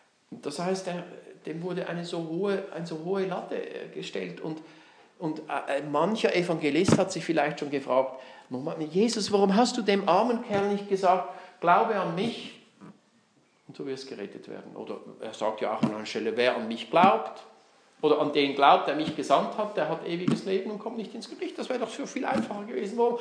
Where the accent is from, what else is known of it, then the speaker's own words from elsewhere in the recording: Switzerland; Warum bin ich in der Schweiz groß geworden und nicht in einem indischen Slum?